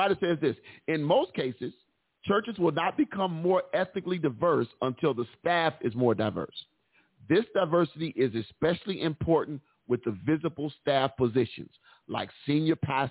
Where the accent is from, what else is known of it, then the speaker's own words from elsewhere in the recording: Texas, United States; accent: Texan; I have what it says I have, with my Texas accent on.